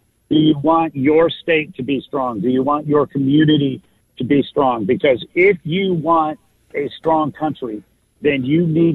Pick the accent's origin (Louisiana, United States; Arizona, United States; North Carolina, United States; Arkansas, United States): North Carolina, United States; North Carolina, my home state, we had redistricting.